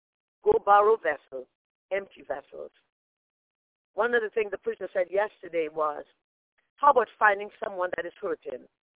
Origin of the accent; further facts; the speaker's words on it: Trinidad & Tobago; And as the preacher said yesterday, you know, you remember, I'm from Trinidad.